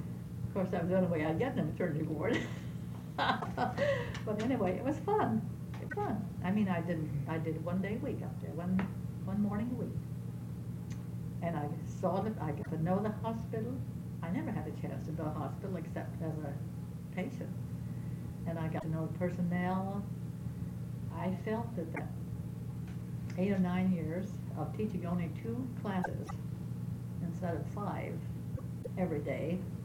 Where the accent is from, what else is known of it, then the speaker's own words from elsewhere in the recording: Victor, New York, United States; born there; No, I was born in Victor, New York. Victor, New York.